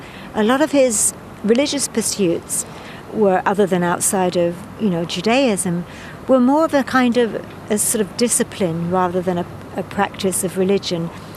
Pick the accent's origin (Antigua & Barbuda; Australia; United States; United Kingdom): United Kingdom; London; I'm from London, England, and ever since I was a little girl, I've sung and played instruments